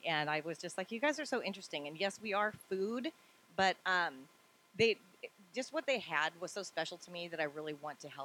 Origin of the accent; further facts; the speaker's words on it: Greenacres, Washington, United States; And for those who don't know, I grew up in Greenacres, Washington.